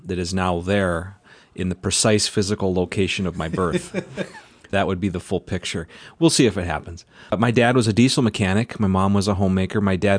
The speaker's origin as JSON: {"language": "English", "town": "Zim", "region": "Minnesota", "country": "United States", "tie": "born or raised there", "said": "My grandfather started a salvage yard … I grew up on Highway 7 out in Zim, Minnesota."}